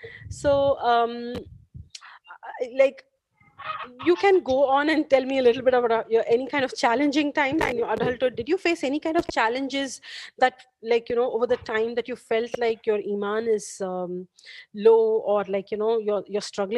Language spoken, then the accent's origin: English; India; I'm from India, so in India again, like, you know, there were a lot of distractions